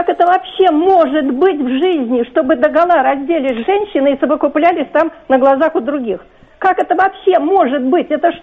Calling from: Moscow, Russia; Я из Москвы.

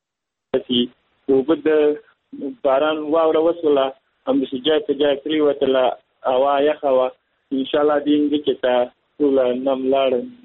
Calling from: Kabul, Afghanistan; د کابل ولایت

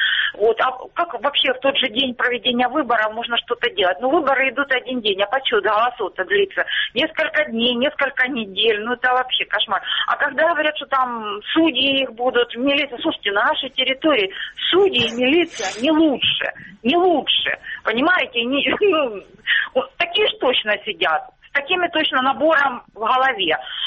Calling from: Starobilsk, Luhansk Oblast, Ukraine; Добрый день, Луганщина, Старобельск.

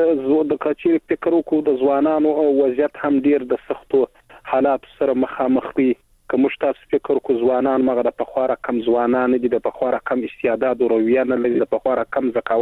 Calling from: Helmand, Afghanistan; له هلمند میاړي کې نیولې.

